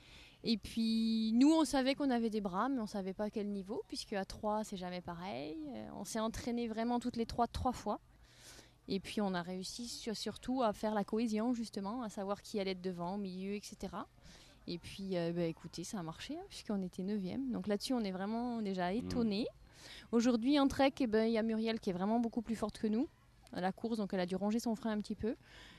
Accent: Réunion, France; je suis réunionnaise de base, hein, mais la chaleur était très, très forte.

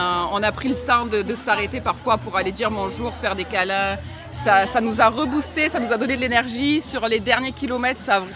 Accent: Marseille, Provence-Alpes-Côte d'Azur, France; moved away as an adult; now in Canada; puis moi je suis Marseillaise expatriée depuis 5 ans au Québec.

